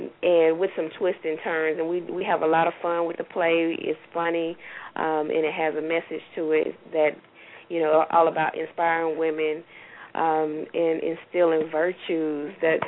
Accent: Tuskegee, Alabama, United States; we set up one in Tuskegee, Alabama, which is my hometown.

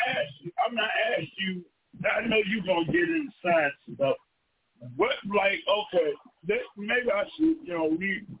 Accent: United States; I'm American, too. I'm a Hebrew American.

